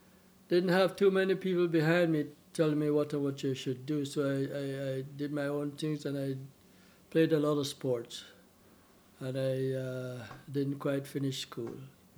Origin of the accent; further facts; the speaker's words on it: Kingston, Jamaica; born there; I was born in Kingston, Jamaica, West Indies, on June the 4th, 1938.